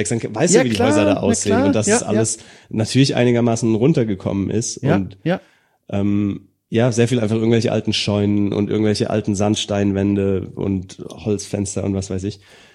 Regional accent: Rossbach, Germany; man von da, wo ich aufgewachsen bin, das Dorf, wo ich herkomme, hat 50 Einwohner.

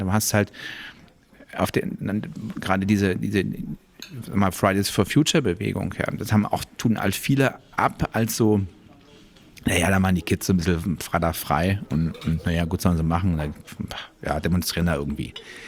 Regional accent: Berlin, Germany; now in Munich, Germany; ich komme aus Berlin, bin aber nach München gezogen

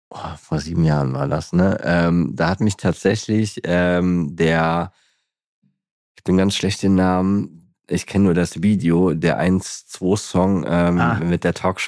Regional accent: Saarlouis, Saarland, Germany; Aus dem Saarland, aus Saarlouis.

